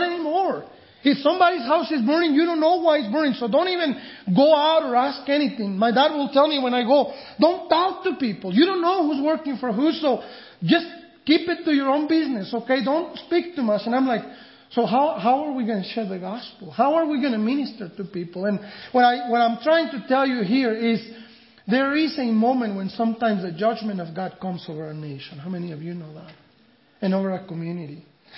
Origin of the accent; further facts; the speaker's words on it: Mexico; When I grew up in Mexico, you know, one of the things that I remember in my childhood is that we would play on the river, swim in the river.